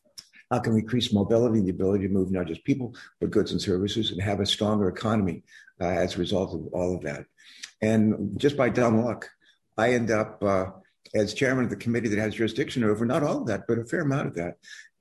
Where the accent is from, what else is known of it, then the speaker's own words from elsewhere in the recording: West Virginia, United States; born there; I was born in West Virginia. If I'm not mistaken, her family used to shop for groceries at the little supermarket where my grandfather was the butcher.